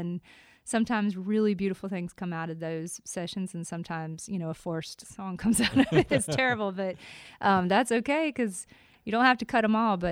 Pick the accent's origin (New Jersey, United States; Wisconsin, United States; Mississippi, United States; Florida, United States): Florida, United States; Port St. Joe; I'm from Port St. Joe, Florida.